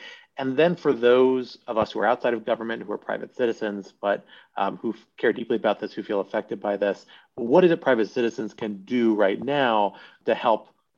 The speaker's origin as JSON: {"language": "English", "region": "Virginia", "country": "United States", "tie": "born or raised there", "said": "I grew up in Northern Virginia, where there's a very large Vietnamese refugee community, among other refugee communities"}